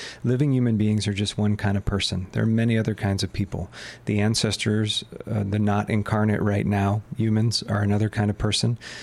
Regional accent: Ohio, United States; I grew up in northeastern Ohio

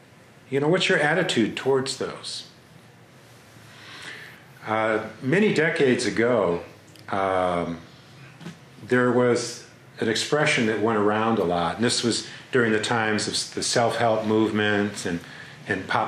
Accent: Asheville, North Carolina, United States; I'm an American, I'm a North Carolinian, I'm an Asheville-ian.

